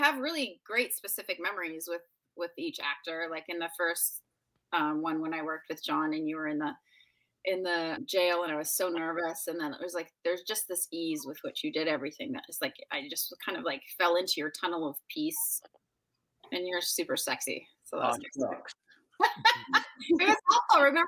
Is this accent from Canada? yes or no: no; United States; American too, so like, I feel a little bit pride.